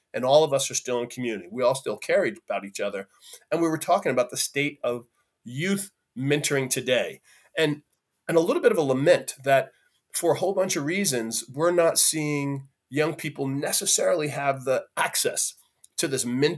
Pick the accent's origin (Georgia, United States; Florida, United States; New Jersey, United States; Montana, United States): New Jersey, United States; West Orange; I grew up in Western Orange, New Jersey.